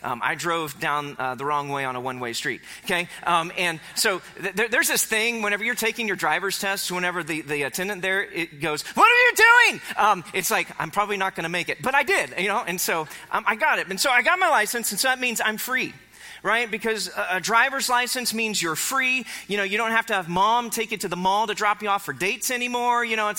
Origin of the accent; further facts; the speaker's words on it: Carthage, Missouri, United States; I was growing up in Carthage, Missouri.